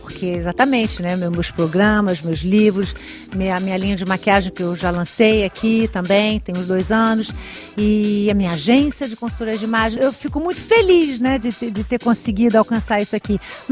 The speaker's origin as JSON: {"language": "Portuguese", "country": "Brazil", "moved": "yes", "said": "Claro que eu tenho saudade do Brasil. Nossa, eu sou brasileira, eu vou ao Brasil sempre, no Natal, pelo menos umas duas vezes por ano."}